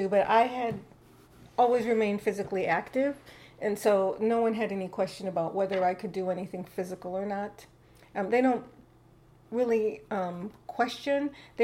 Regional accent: Waukesha, Wisconsin, United States; born there; I was born in Waukesha, Wisconsin, on February 14th, 1962.

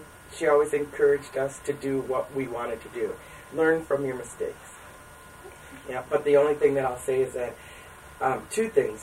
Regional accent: Madison, Wisconsin, United States; also born or lived in Japan; I actually am from Madison. My dad was in the Air Force, so I was born in Japan when he was on active duty, and we moved to Madison in the late 60s

